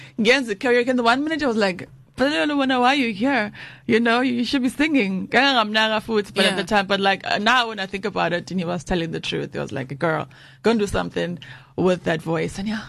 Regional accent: Durban, KwaZulu-Natal, South Africa; We are from Lana eThekwini, been living in Durban, like love Durban. I've visited other places, like no, there's no better place like Durban.

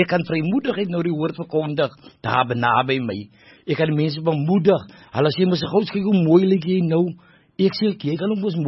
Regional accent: Elsies River, Western Cape, South Africa; ek is van Kanoot, Jelsie River

